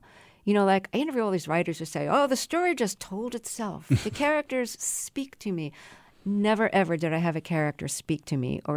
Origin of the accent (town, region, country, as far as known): Brooklyn, New York, United States; born or raised there